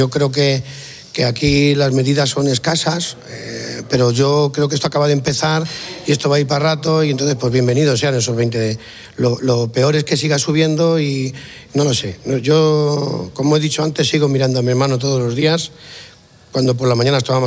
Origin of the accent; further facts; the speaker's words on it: Villarrubia de Santiago, Castilla-La Mancha, Spain; aquí en Villarrubia de Santiago, porque nosotros somos de Villarrubia de Santiago, vecino de Ocaña, a 12 kilómetros, que por cierto es el pueblo más antiguo de Castilla-La Mancha.